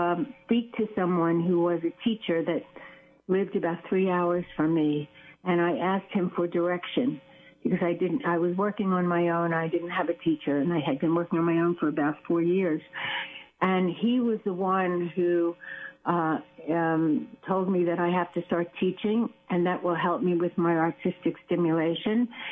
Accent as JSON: {"language": "English", "town": "Philadelphia", "region": "Pennsylvania", "country": "United States", "also_born_or_lived": "New Jersey", "said": "I originally from Philadelphia, but I moved here from New Jersey. I lived a few miles from the Jersey Shore."}